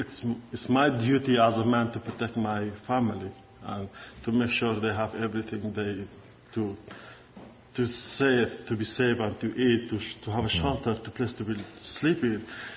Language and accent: English; Kurdistan Region, Iraq; I'm from North Iraq, Kurdistan. So I'm Kurdish.